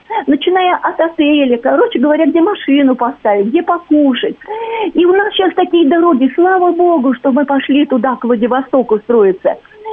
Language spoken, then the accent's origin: Russian; Moscow, Russia; всю жизнь мы коренные москвичи, всю жизнь прожили.